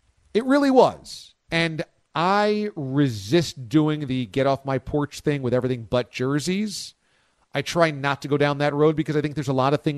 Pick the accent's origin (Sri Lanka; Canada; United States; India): United States; Los Angeles, California; it would have been back home to play for my hometown Lakers